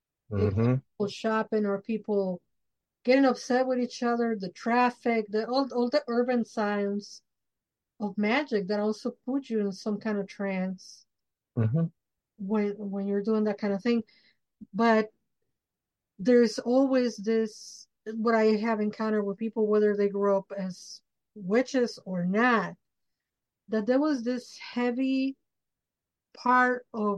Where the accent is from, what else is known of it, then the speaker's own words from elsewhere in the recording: Mexico City, Mexico; because I grew up in Mexico City.